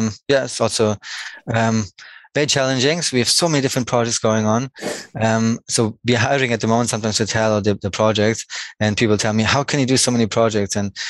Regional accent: Germany; born there; English is a second language; Next to Mannheim, I was born in southern Germany, next to Frankfurt.

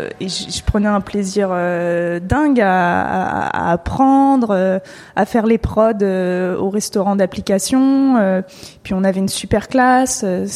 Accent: Île-de-France, France; moi, je viens de banlieue, et même si je suis pas loin de Paris. Ça reste la campagne là où je suis, enfin là où j'ai grandi

